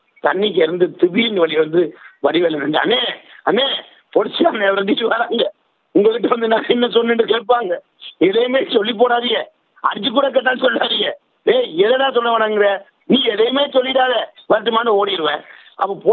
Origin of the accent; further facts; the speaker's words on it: Sri Lanka; நான் ஒரு இலங்கை தமிழன்